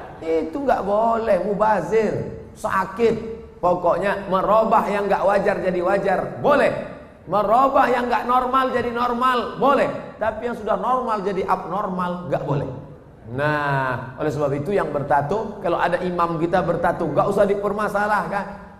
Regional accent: Riau, Indonesia; also born or lived in Egypt; Kami di atas anak Riau

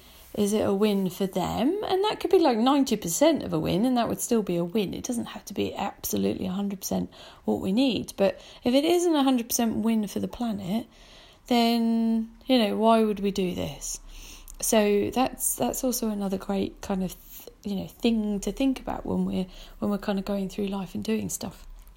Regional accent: Brighton, South East England, United Kingdom; I grew up in Brighton

